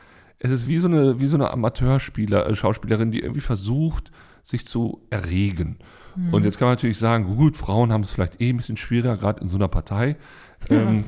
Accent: Hamburg, Germany; da wollen wir als Hamburger doch sagen

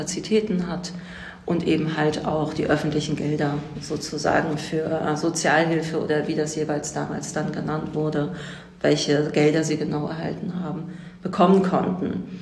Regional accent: Hamburg, Germany; Ich bin selbst in Hamburg aufgewachsen und hatte dort auch meine ersten Kontakte mit AussiedlerInnen und SpätaussiedlerInnen.

